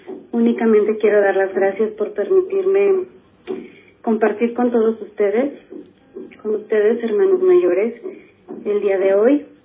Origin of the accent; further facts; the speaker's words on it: Pachuca, Hidalgo, Mexico; de Pachuca, México Centro